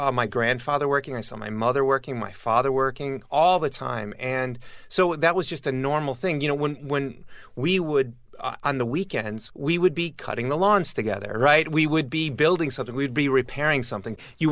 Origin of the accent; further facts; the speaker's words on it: Detroit, Michigan, United States; also born or lived in Rochester; Growing up in Detroit, yes.